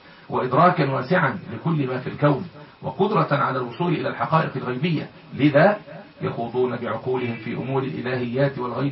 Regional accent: Egypt; طب انا كمصري

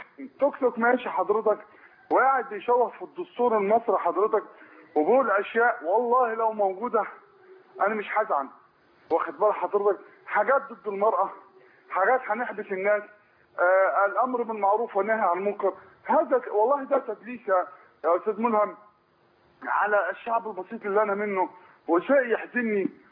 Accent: Egypt; نحافظ على بعض كمصريين

